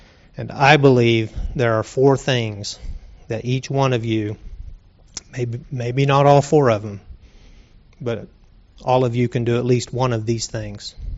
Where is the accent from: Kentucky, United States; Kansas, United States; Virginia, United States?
Kansas, United States; born there; I was born in Kansas 54 years ago. And I was born out in the sticks in Kansas where there weren't any sticks.